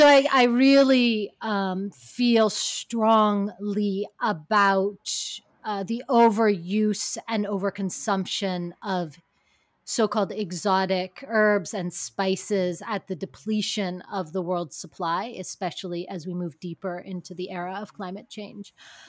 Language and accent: English; California, United States; I mean, I'm from California. Like, we're like, everything goes, you know what I mean?